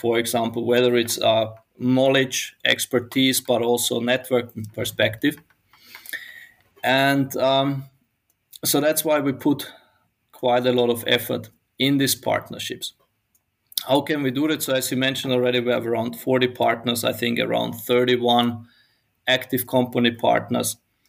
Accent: Austria; both of us, we are not from here. So you are from the States and I'm from Austria.

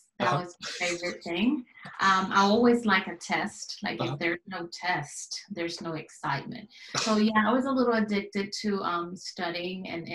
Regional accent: Venezuela; moved away as an adult; also born or lived in Puerto Rico; So I was born in Venezuela, and I was the youngest of 4 kids.

